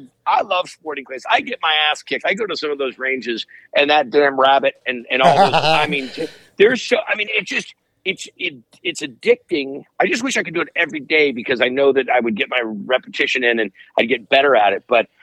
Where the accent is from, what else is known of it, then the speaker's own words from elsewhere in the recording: Ferndale, California, United States; That was filmed in my hometown of Ferndale.